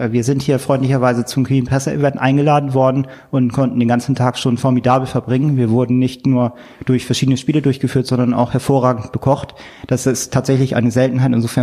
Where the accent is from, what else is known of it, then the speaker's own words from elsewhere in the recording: Northern Germany, Germany; Ich komme zwar aus Norddeutschland, aber ich bin kein Nautiker und nie zu See gefahren.